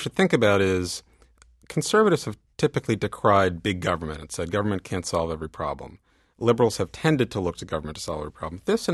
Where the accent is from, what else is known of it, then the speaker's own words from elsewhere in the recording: Bronx, New York, United States; Yeah, well, I grew up in the Bronx, not too far from Yankee Stadium. And I grew up in a neighborhood that was low income, mostly of color, African-American, Latino.